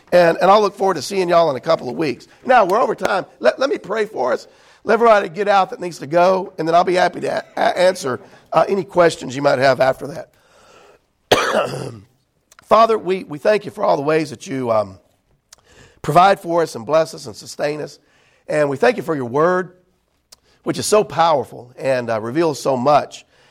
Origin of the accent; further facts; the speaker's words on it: Corinth, Mississippi, United States; And again, y'all, I was raised in Corinth, Mississippi.